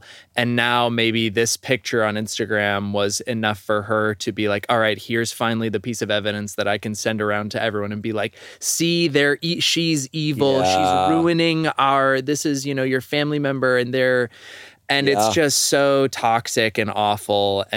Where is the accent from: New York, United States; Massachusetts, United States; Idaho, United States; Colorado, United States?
Idaho, United States; growing up in Idaho and around a lot of kind of like conservative, like Christian evangelical type things